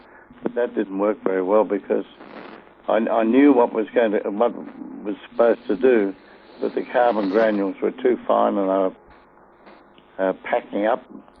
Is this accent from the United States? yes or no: no; Meriden, Western Australia, Australia; I grew up in 28 miles out of a place called Meriden in Western Australia